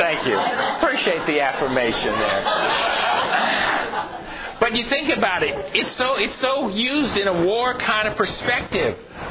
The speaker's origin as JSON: {"language": "English", "region": "New Jersey", "country": "United States", "tie": "born or raised there", "said": "I was just took a step back in history in my experience of growing up in New Jersey."}